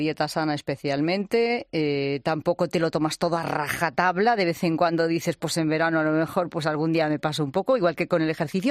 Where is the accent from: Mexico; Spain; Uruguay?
Spain; somos los españoles